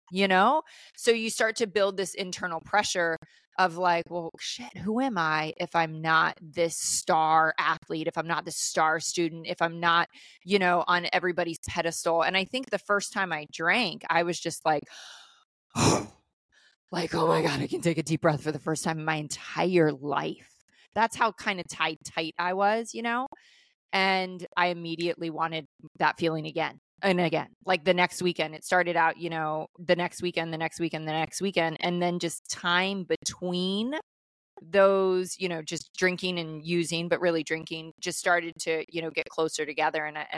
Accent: Salisbury, Maryland, United States; And so I grew up in Salisbury, small town, Irish Catholic family, youngest of six kids.

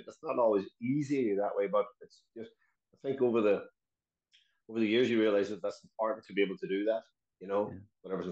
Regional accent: Lifford, County Donegal, Ireland; And I grew up in Lifford. And Lifford is in Donegal on the Republic of Ireland side.

